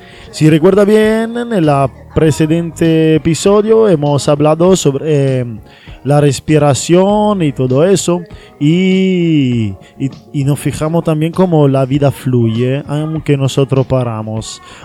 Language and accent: Spanish; Italy; Ahora, tú ten en cuenta que yo soy italiano. Y yo, cuando estaba muy mal, estaba en una situación muy mala en Italia, laboralmente.